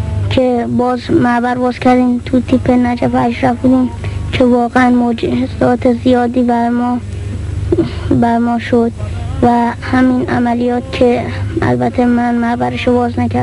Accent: Isfahan, Iran; اعزامی از اصفهان هستم که 14 سالمه

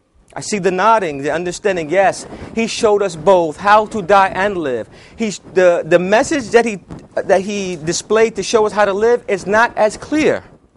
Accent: England, United Kingdom; Remember, I'm English, my Arabic is sketchy.

